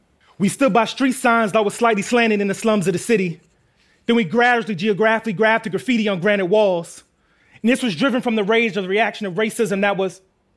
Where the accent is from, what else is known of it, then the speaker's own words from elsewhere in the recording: Queens, New York, United States; What can I say? We're from Queens.